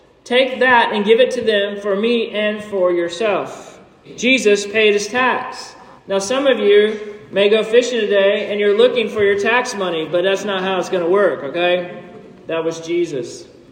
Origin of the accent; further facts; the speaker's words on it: the South, United States; You know, I grew up in the South, and so for me, one of the ways in which we show respect is by saying yes, sir, and yes, ma'am